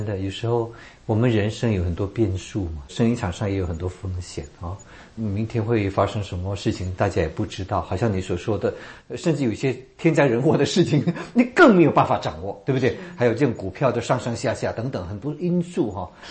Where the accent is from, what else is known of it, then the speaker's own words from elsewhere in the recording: China; 我们中国人啊，就是凡事向前看嘛，对不对？